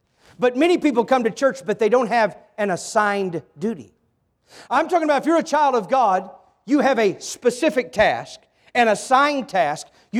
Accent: Campbell, Missouri, United States; 1975, we lived in a little town of Clarkton, but I grew up in Campbell.

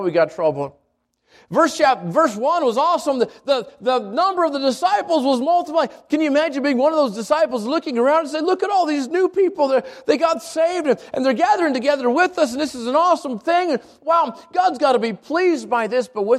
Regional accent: New Mexico, United States; I grew up in the South Valley.

